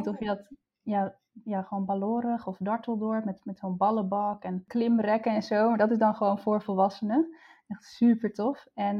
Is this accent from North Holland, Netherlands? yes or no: yes; Amsterdam, North Holland, Netherlands; moved away as an adult; Want ik kom zelf oorspronkelijk uit Amsterdam. Daar heb ik tot mijn 25e gewoond.